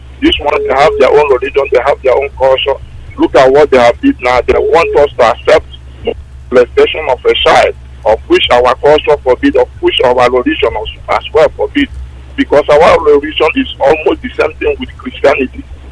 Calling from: Greece; I'm calling from Greece.

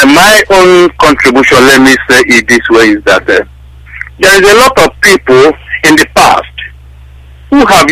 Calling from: Netherlands; from Netherlands.

